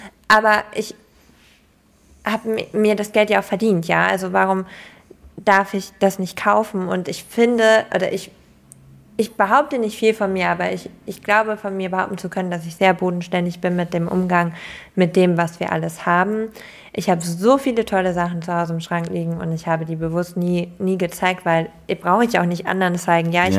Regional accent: Lower Saxony, Germany; Ich komme ja aus Ostfriesland und wir hatten da ja Zara und so gar nicht so in unmittelbarer Nähe.

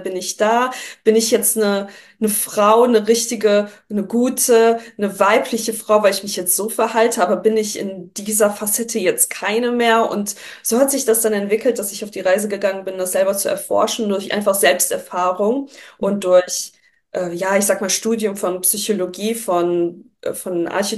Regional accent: Düsseldorf, North Rhine-Westphalia, Germany; born or raised there; also born or lived in Poland

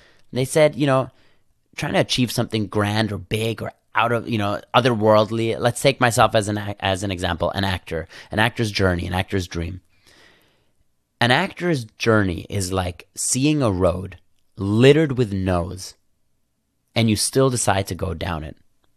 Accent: Vienna, Austria; English is a second language; I grew up in Vienna and the horses had these horses blinds on them.

